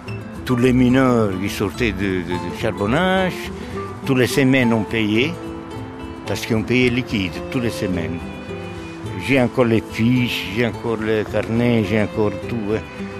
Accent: Sardinia, Italy; moved away; J'ai quitté la Sardaigne très jeune parce que j'avais faim. Parce qu'on n'avait rien. Je n'avais pas de travail. Je n'avais même pas de chaussures. On travaillait la terre, nous autres, comme des esclaves

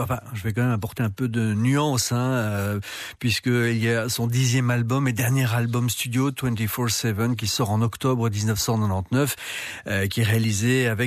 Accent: Belgium; chez nous en Belgique

